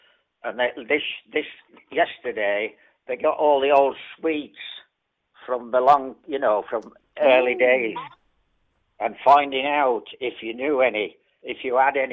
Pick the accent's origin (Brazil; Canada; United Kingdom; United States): United Kingdom; Featherstone, West Midlands; now in Sutton-in-Craven, United Kingdom; I'm from Featherstone near Wolverhampton.